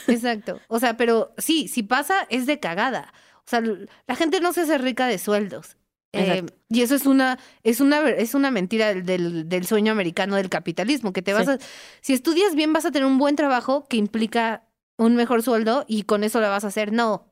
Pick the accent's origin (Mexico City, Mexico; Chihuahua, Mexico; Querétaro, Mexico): Mexico City, Mexico; Iztapalapa; que yo soy de Iztapalapa, entonces puedo decir esa broma